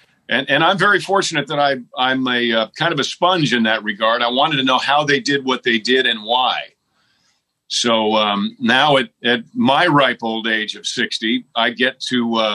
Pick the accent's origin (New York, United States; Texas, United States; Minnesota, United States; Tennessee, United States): New York, United States; Mount Kisco; But by the time I was 18, I started doing theater in Mount Kisco, New York. I'm from Mount Kisco.